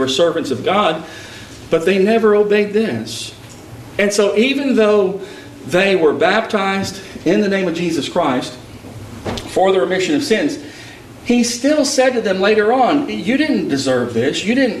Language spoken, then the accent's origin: English; Texas, United States; But I was raised in Texas, though, and she lives in Texas.